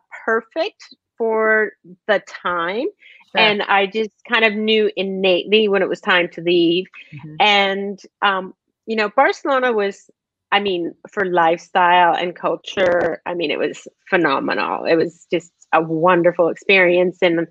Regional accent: Canada; if I just move back to my hometown in Canada

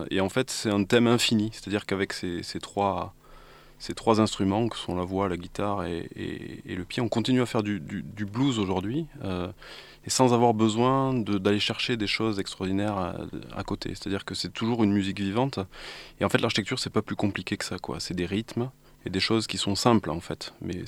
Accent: Toulouse, Occitanie, France; also born or lived in Paris; now in Montpellier, France; Je suis toulousain d'origine. Je suis passé par Paris pendant 10 ans, et puis je cherchais à rejoindre la mer. Donc je suis passé par Montpellier, je me suis arrêté.

